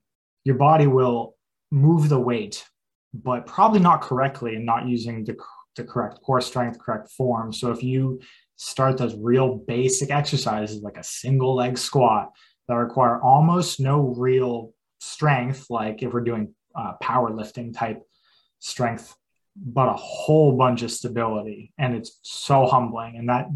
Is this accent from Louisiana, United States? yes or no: no; New Hampshire, United States; I'm from New Hampshire, and that was one of the things.